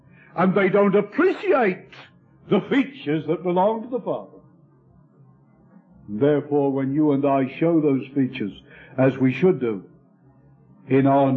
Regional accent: Ipswich, East of England, United Kingdom; One of the times I went down home to my hometown of Ipswich, I was going along the street

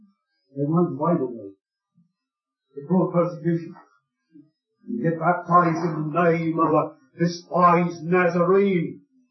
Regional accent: Kilmarnock, Scotland, United Kingdom; if you had lived in my hometown, Kilmarnock, and you'd been out of work before the recession started

